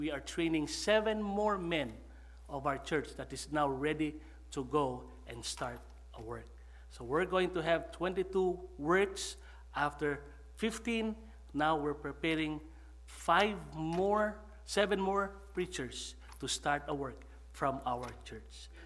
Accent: Manila, Metro Manila, Philippines; I was born and raised in Manila. That's the capital city of the Philippines.

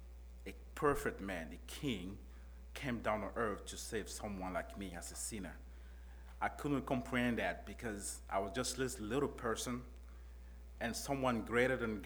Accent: Togo; I'm from Togo, West Africa.

